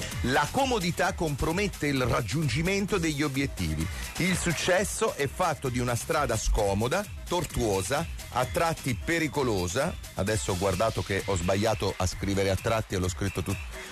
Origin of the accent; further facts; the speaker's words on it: Brazil; Italian is a second language; now in Naples, Italy; Io vengo da Brasil … sto qui a Napoli da parecchio tempo.